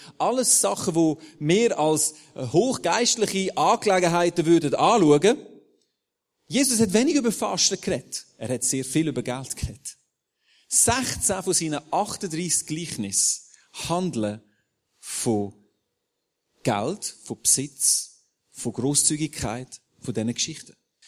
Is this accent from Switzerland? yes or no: yes; Aargau, Switzerland; Ich komme aus dem Aargau.